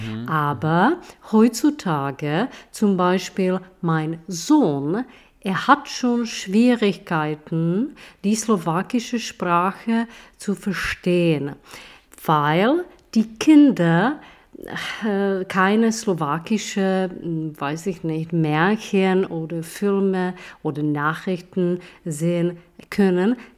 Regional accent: Czechia; first language Czech; German is a second language; natürlich, ich bin eine Tschechin, ich spreche Tschechisch

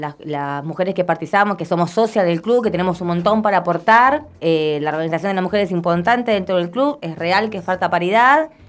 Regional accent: Lanús, Buenos Aires Province, Argentina; now in Avellaneda, Argentina; Yo soy de Lanús desde chiquita, viví toda la vida en Lanús, hace un tiempo que me mudé a Avellaneda

